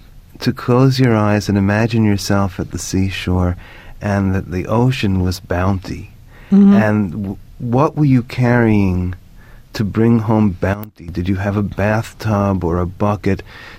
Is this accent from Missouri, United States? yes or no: no; New York, United States; Well, as a New Yorker living in Southern California